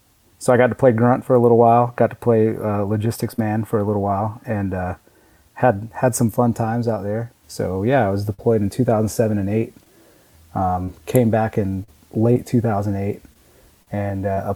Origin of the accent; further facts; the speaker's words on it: Panama City, Florida, United States; Yeah, so I grew up in Panama City, Florida.